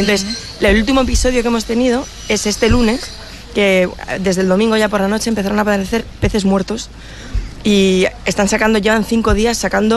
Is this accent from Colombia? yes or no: no; Cartagena, Region of Murcia, Spain; se encuentra en la región de Murcia. Yo soy de Cartagena.